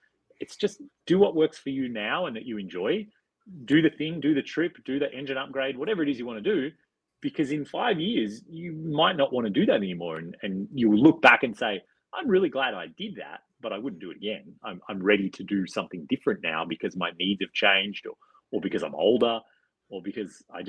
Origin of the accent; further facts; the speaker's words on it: Australia; I was living in Canada at the time. I'm from Australia a long time ago.